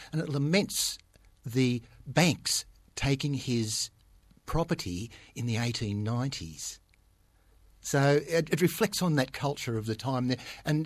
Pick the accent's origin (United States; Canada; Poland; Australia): Australia; Forbes, New South Wales; And I was born and raised in Forbes, and I'm still there and very proud to be there in New South Wales.